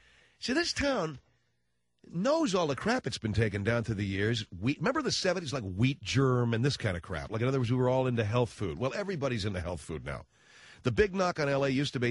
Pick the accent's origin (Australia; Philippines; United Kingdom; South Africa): Philippines; now in United States; Well, I was born in the Philippines. I'm from the Philippines.